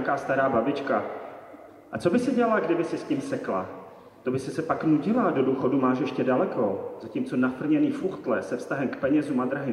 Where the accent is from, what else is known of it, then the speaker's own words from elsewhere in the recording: Moravian-Silesian Region, Czechia; Ještě doplním, že jsem z Moravskoslezského kraje.